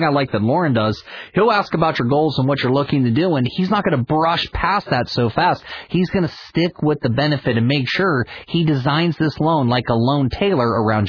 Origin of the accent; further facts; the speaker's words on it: West Virginia, United States; Obviously, I grew up in West Virginia. I used to have access to WMEL when I was a kid.